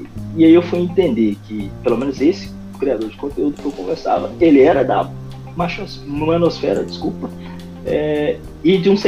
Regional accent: Brazil; falando sobre algumas coisas do meu ponto de vista como brasileiro

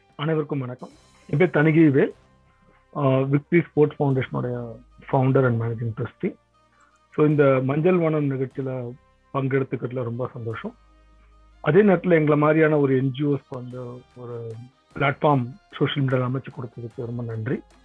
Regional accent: Chennai, Tamil Nadu, India; நான் பிறந்து வளர்ந்தது எல்லாமே வந்து திருவல்லிக்கேணி பகுதி. எங்களோட பகுதியில் பார்த்தீங்கன்னா ஒரு ஆச்சரியமான விஷயம் வந்து எங்களுக்கு வந்து ஓல்டஸ்ட் டவுன் சென்னையில் அதுவும் ஒன்று, கடற்கரை ஒட்டியிருக்கிற

